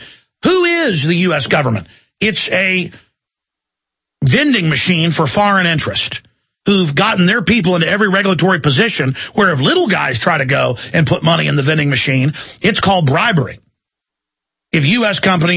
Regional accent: England, United Kingdom; this is a corrupt empire like the British Empire 200 years ago, but I as an Englishman get something from it.

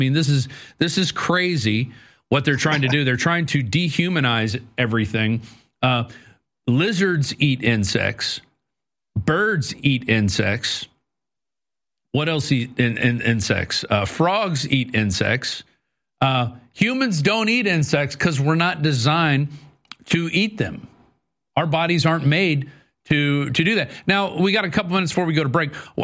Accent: Louisiana, United States; I'm from Louisiana and you go to a crawfish boil

